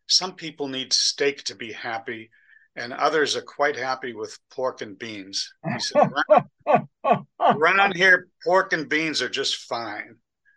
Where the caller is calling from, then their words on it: Framingham, Massachusetts, United States; I am speaking from Framingham, Massachusetts, which is just west of Boston.